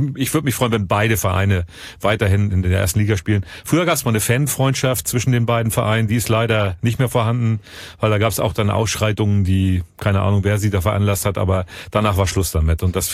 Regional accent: Northern Germany, Germany; Ich komme ja aus Norddeutschland

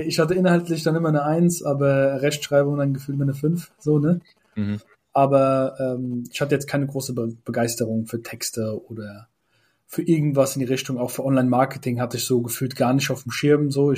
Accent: Turkey; Also ich bin ja ursprünglich Türke, ne?

